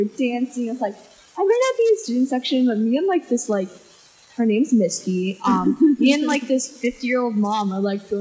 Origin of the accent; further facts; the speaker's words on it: Ohio, United States; I'm from Ohio, and where I live, like, fall is, like, massive, like, because we live, like, out in the woods and the mountains and just stuff like that.